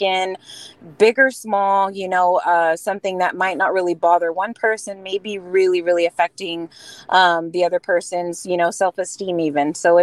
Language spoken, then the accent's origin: English; Sinton, Texas, United States; now in Corpus Christi, United States; I'm originally from Sinton area, and I've lived in Corpus now for the last 5 years, but South Texas, born and raised.